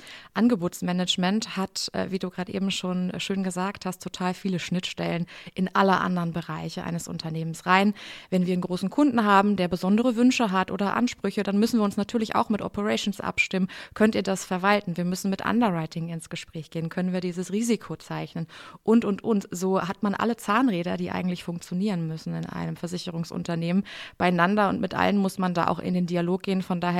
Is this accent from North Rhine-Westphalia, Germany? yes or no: yes; Cologne, North Rhine-Westphalia, Germany; born there; da ich ja eigentlich gebürtige Kölnerin bin, war ich natürlich auch echt froh, dass ich dann wieder in die Heimat zurück konnte.